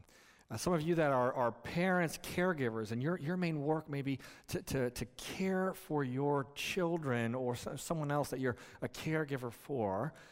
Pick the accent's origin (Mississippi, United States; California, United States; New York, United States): California, United States; So I grew up in California, and when we would drive on, sometimes on freeways, we would see Caltrans doing construction work, building roads.